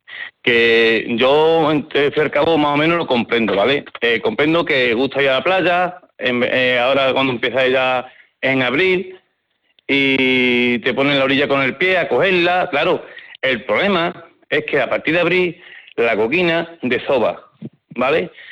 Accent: Pilas, Andalusia, Spain; Nosotros somos, por ejemplo, de Pilas, ¿vale? Yo soy de Pilas.

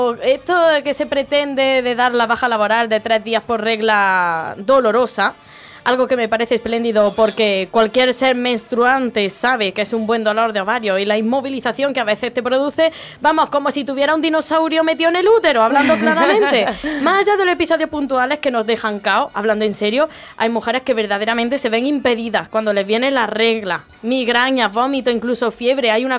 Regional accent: Jaén, Andalusia, Spain; yo soy de Jaén y estoy muy orgullosa de serlo

